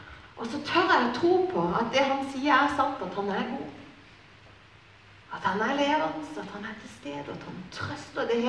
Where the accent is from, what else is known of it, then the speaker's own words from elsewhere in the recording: Lista, Agder, Norway; var hjemme på Lista I sommer hjemme hos mamma og pappa.